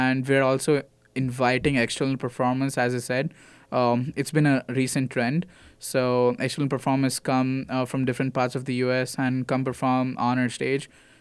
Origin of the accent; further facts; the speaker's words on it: Bangalore, Karnataka, India; now in United States; I'm from Karnataka. I'm from a city called Bangalore. It's like the Silicon Valley of India.